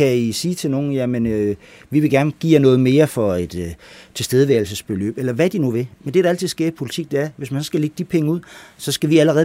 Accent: Guldborgsund, Zealand, Denmark; Nu kommer jeg fra Guldborgsund.

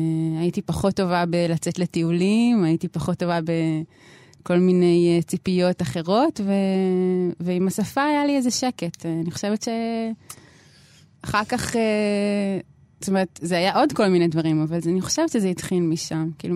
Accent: Lohamei HaGeta'ot, Northern District, Israel; born there; במקור אני נולדתי בקיבוץ לוחמי הגטאות.

